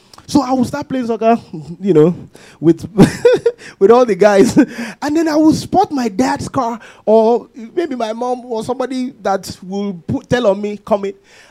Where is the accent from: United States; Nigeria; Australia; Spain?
Nigeria; You know, I'm coming from Nigeria. I have to show that I'm coming from Nigeria.